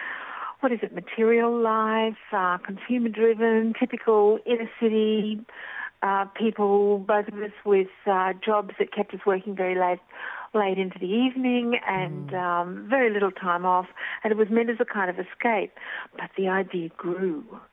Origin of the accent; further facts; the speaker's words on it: Queensland, Australia; now in Sydney, Australia; when I arrived in Sydney, as a Queenslander, I was a bit of a landlubber because there wasn't as much sailing that went on up there.